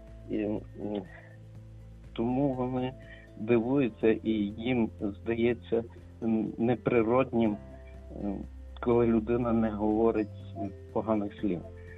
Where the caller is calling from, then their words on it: Lviv, Lviv Oblast, Ukraine; я зі Львова.